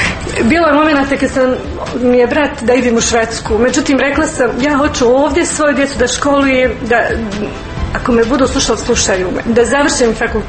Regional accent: Klotjevac, Republika Srpska, Bosnia & Herzegovina; Ja sam poreklom iz Klotjevca, otac i mati su mi ovdje, ovdje sam rođena, a udata sam u Đozića kod Srebrenice

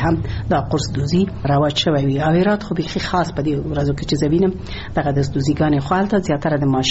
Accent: Ghazni, Afghanistan; born there; زه خو په غزنی کې زیږیدلې ما او د غزنی خلک مې لیدلې دي

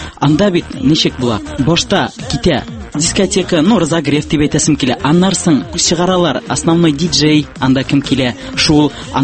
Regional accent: Bikän, Tatarstan, Russia; Мин үзем Шаулы ягыннан, Тукай районы Бикән авылында минем бала чагым шунда үсте.

